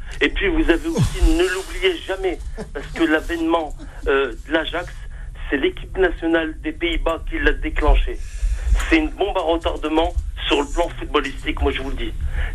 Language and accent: French; France; born there; Moi, je suis français, monsieur.